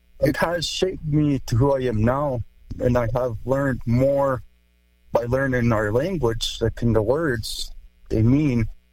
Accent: Alberta, Canada

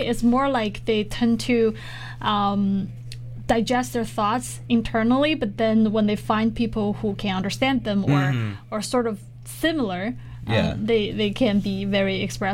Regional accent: China; because I'm from China, and I constantly watching news and browsing social media, see what's going on there.

